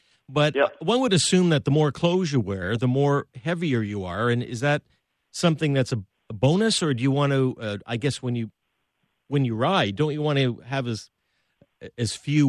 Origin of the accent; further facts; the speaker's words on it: Toronto, Ontario, Canada; We grew up in Toronto.